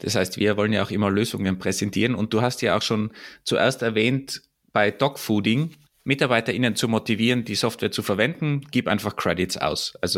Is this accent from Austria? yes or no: yes; Austria; also bei uns in Österreich zumindest sogar rechtlich vorgeschrieben ist, dass du eine Rampe hast.